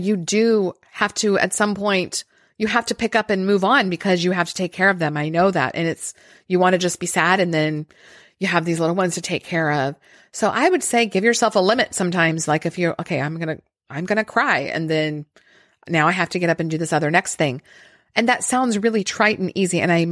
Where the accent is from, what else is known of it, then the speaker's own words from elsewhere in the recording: New Mexico, United States; also born or lived in Hawaii; I was raised in New Mexico near the mountains. It's a beautiful landscape where I grew up.